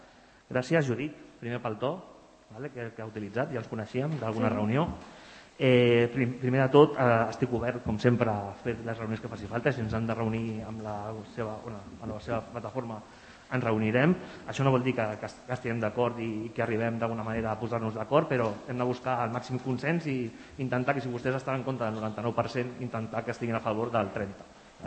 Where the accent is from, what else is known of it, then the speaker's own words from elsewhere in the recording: Sant Cugat del Vallès, Catalonia, Spain; Jo soc de Sant Cugat també, de tota la vida